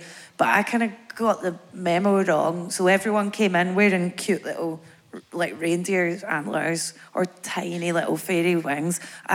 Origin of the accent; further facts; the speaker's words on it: Bathgate, Scotland, United Kingdom; Bathgate. Do you know … the singer?